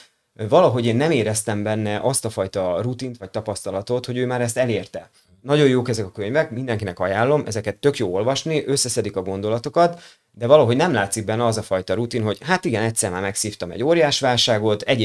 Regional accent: Budapest, Hungary; azon kívül, hogy pesti vagyok

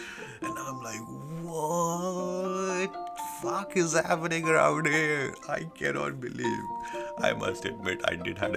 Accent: Lahore, Punjab, Pakistan; moved away as an adult; also born or lived in London, United Kingdom; I'm from Pakistan and I'm in London, right? The first year in London

